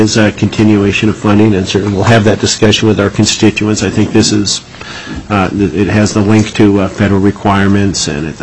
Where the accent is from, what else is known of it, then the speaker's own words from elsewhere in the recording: Alaska, United States; Growing up in Alaska, as Senator Coghill did, probably he and I were unique among a lot of folks that we had our grandparents living here